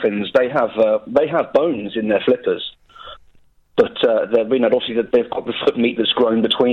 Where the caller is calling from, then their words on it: Birmingham, West Midlands, United Kingdom; I'm calling from Birmingham.